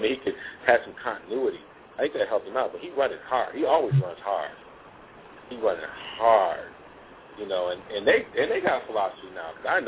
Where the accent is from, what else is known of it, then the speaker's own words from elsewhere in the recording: Michigan, United States; And, you know, we're both from Michigan.